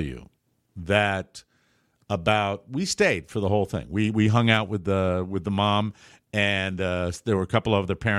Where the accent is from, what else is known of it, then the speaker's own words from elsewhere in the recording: Ireland; you will, even though he's Scottish and I'm Irish, you will never take our freedom.